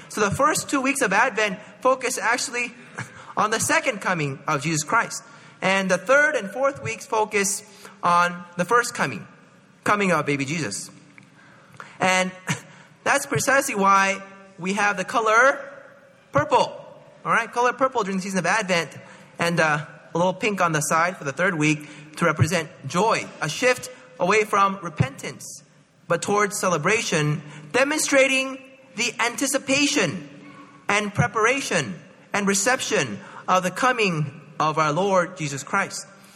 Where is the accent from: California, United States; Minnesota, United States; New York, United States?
California, United States; Palo Alto; I mean, I grew up in Palo Alto, so it's a little bit longer, maybe 20, 30 minutes longer.